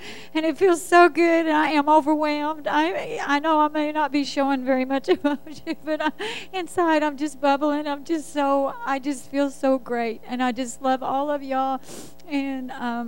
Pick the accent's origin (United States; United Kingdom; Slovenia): United States; Little Rock, Arkansas; They didn't know I was from Little Rock.